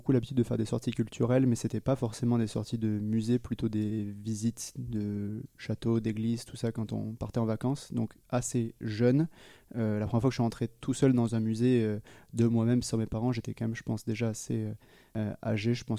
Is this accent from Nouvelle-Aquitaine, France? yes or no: yes; Foulayronnes, Nouvelle-Aquitaine, France; j'ai grandi dans une charmante ville qui s'appelle Fouleyronnes et qui ne dira rien à personne, qui est près d'Agen, qui ne dira peut-être rien à personne non plus, qui est globalement entre Bordeaux et Toulouse dans le sud-ouest de la France.